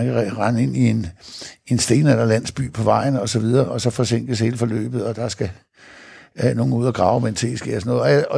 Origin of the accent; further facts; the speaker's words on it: Roskilde, Zealand, Denmark; moved away as an adult; also born or lived in Slagelse / Hedehusene; Jamen, jeg er født i Slagelse, og vokset op det meste af min barndom og ungdom i Roskilde. Og landede så i Hedehusene, og der var 27 flyttet til Jylland, her til mig, ja, og der har jeg så boet siden.